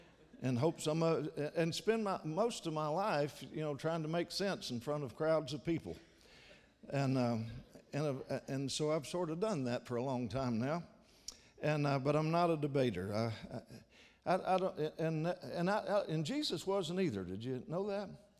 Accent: Kentucky, United States; I come from from Kentucky. I come from a long line of talkers

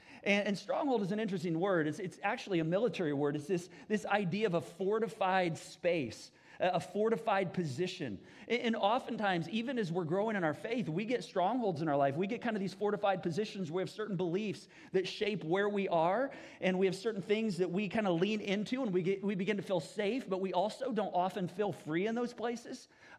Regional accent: Indianapolis, Indiana, United States; I'm from Indianapolis.

